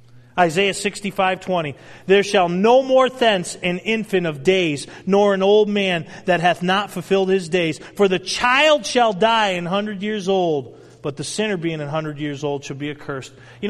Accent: New England, United States; I come from New England. That's why I don't want to hear anything about the Red Sox today.

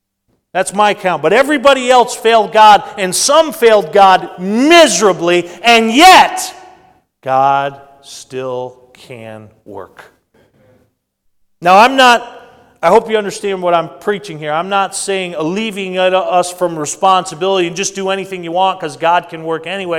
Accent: New England, United States; I grew up in New England and had the privilege of watching the Boston Celtics when Larry Bird played for Boston.

